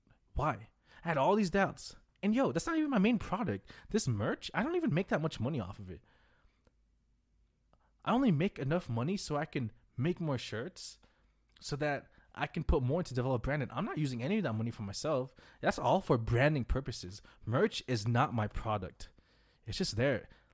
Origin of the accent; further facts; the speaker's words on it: Philippines; You're a dark-skinned Asian. I'm Filipino.